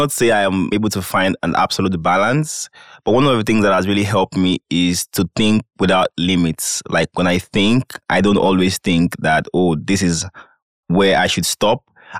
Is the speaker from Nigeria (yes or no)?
yes; Nigeria; now in Lüneburg, Delaware, United States; I am a student from Nigeria, currently studying at Lufana University in Lüneburg.